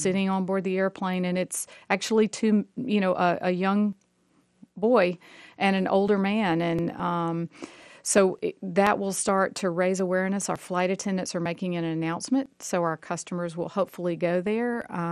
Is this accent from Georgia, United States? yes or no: yes; McDonough, Georgia, United States; growing up in McDonough, Georgia, he worked in Atlanta for Southern Railway at the time